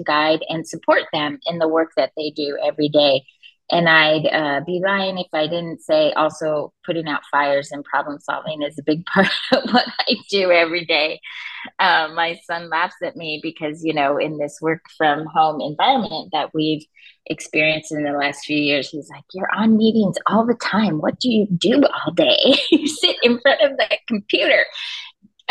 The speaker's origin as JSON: {"language": "English", "town": "Los Angeles", "region": "California", "country": "United States", "tie": "born or raised there", "said": "I grew up in Los Angeles. I'm the daughter of a Japanese American born in an internment camp during World War II"}